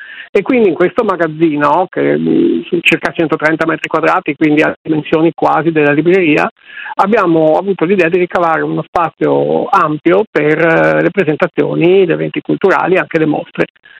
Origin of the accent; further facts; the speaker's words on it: Venice, Veneto, Italy; io sono veneziano da sempre, ci ho sempre abitato e assisto con grande tristezza a questo spopolamento di cui parlavo